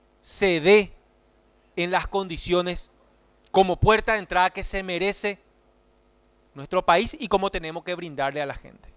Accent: Alto Paraná, Paraguay; soy del departamento del Alto Paraná y de una ciudad fronteriza

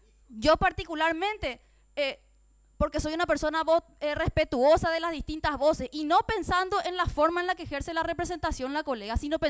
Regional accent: Paraguay; como una paraguaya que trata de cumplir las leyes

